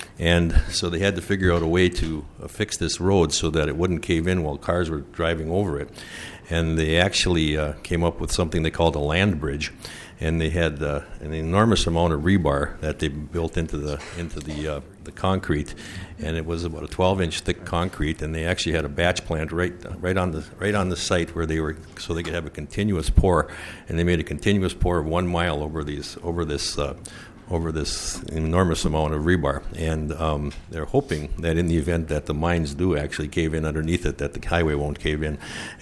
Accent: Chisholm, Minnesota, United States; I'm from Chisholm.

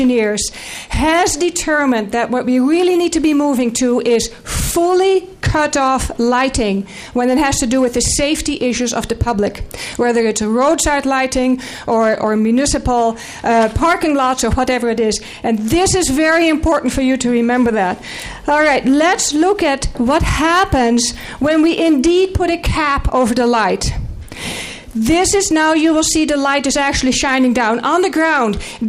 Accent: Lake City, Minnesota, United States; from Lake City

